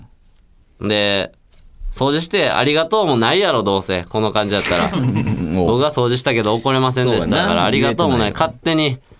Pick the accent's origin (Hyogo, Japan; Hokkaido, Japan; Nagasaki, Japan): Hyogo, Japan; moved away as an adult; now in Tokyo, Japan; 俺は関西出身で、そう、俺は関西出身です、僕は。うん、兵庫県出身なんですけども、ね、地元も、もう18まで関西いました、ずっと。うん、20歳まで関西いましたわ、うん。で、周りも関西弁でしたけど